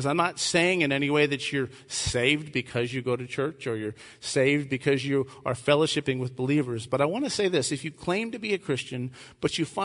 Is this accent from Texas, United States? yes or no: yes; Texas, United States; You're Texans. I'm a Texan.